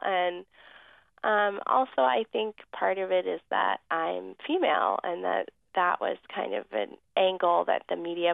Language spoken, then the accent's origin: English; Northampton, Massachusetts, United States; And so now I live back in my hometown in Northampton, Massachusetts, which I love.